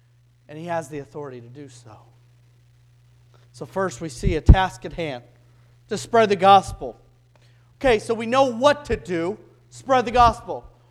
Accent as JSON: {"language": "English", "region": "California", "country": "United States", "tie": "born or raised there", "said": "I'm somebody who grew up in California who'd never heard the gospel. I'm somebody from America who never had a friend invite me to church."}